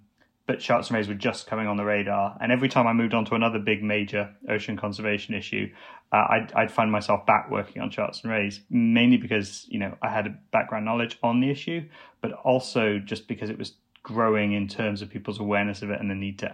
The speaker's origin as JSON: {"language": "English", "region": "Wales", "country": "United Kingdom", "tie": "born or raised there", "said": "I grew up on the Gower Coast in South Wales, and as a child spent a lot of my time rock pooling in that area."}